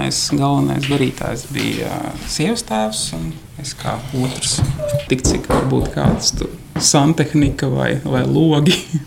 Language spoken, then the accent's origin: Latvian; Riga, Latvia; Jā, es pats esmu uzaudzis Rīgā, bet nu, es esmu uzaudzis tādā nosacīta siltumnīcas apstākļos, jo es esmu uzaudzis vecvecāku mājā, kura ir diezgan liels dārs